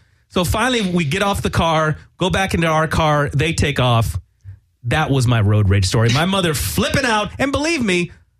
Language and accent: English; California, United States; once upon a time, I was a little boy growing up in the San Fernando Valley.